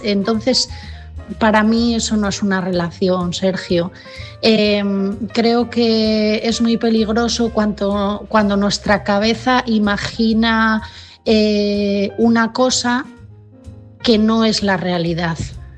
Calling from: Asturias, Spain; de Asturias.

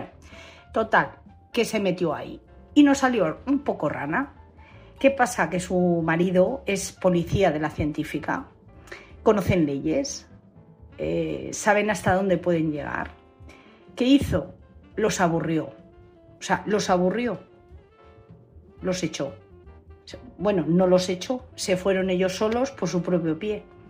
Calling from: Madrid, Community of Madrid, Spain; de Madrid.

